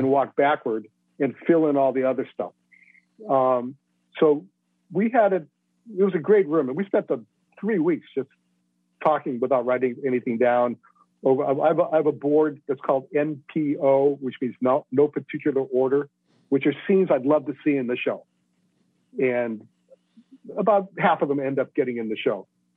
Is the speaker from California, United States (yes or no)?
no; Boston, Massachusetts, United States; And I grew up in Boston, and I hadn't been to 80% of the places where we shot